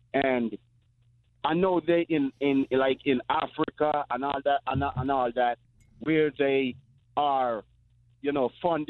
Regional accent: Jamaica; In particular, my country, I'm from Jamaica, and I know they're doing a lot of road work down there and all that stuff.

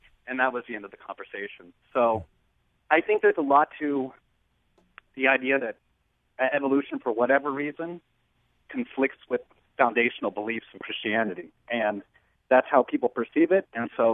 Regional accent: Kentucky, United States; since I grew up in Kentucky and was a biology major there

